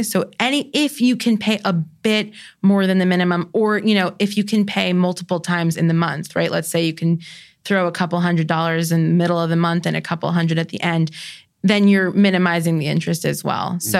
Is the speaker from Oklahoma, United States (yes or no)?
no; New York, United States; I still have plenty of anxiety. I'm a New Yorker.